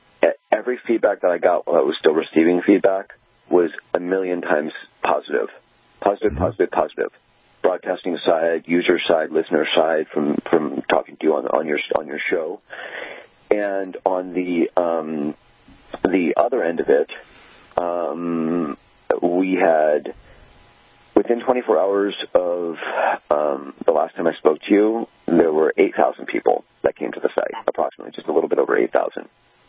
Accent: Scottsdale, Arizona, United States; I had my first business selling custom auto parts for luxury cars when I grew up in Scottsdale, Arizona.

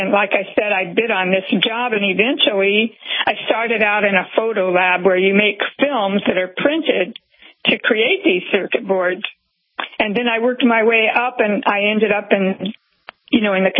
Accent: Ohio, United States; I grew up in Ohio, and I ended up in Florida, thankfully.

